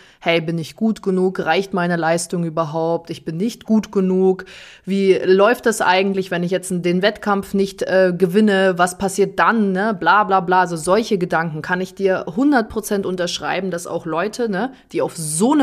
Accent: North Rhine-Westphalia, Germany; moved away as an adult; now in Nuremberg, Germany; dass ich alleine mit 22 nach Nürnberg gezogen bin, weil ich einfach einen Tapetenwechsel brauchte. Ich komme ursprünglich aus NRW, also 450 Kilometer weit weg von meiner Familie

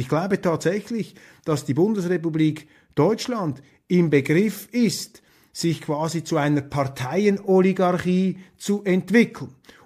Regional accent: Switzerland; Und ich würde als Schweizer hinzufügen

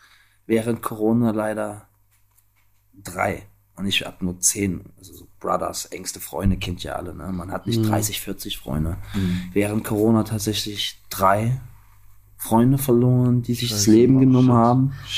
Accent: Halle, Saxony-Anhalt, Germany; also born or lived in Stockholm, Sweden; aus Halle-Saale, meiner Heimatstadt, habe ich mich 13 Jahre entfernt. Ich habe erst 3 Jahre in Stockholm, in Schweden gelebt.

